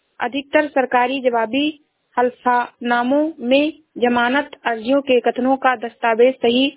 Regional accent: Shravasti, Uttar Pradesh, India; मैं जिला श्रावस्ती से हूँ।

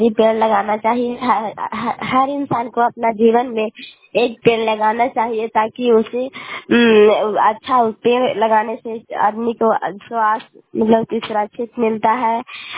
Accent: Kalyanpur, Bihar, India; घर कल्याणपुर वाली बेलसी पंचायत प्रखंड चंडी जिला नालंदा का निवासी हूँ।

